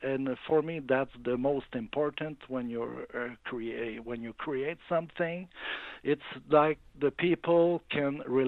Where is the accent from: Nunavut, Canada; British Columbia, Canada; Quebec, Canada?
Quebec, Canada; Montreal; first language French; English is a second language; I came from Montreal, Quebec, in Canada. So my first language is French.